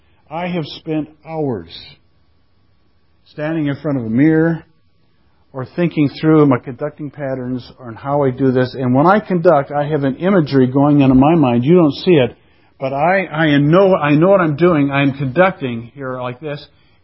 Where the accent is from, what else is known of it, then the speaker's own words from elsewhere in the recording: Flint, Michigan, United States; When I was in high school and growing up in Flint, Michigan